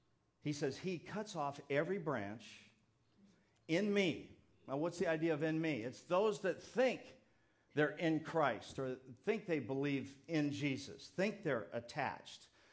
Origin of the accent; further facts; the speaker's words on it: California, United States; I grew up in the South Bay.